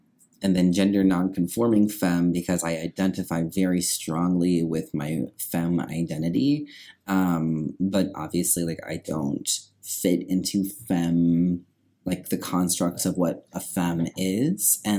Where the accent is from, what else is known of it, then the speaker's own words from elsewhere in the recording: Illinois, United States; Yeah, so I'm originally from the cornfields of Illinois. I was raised in a small town and first generation college student.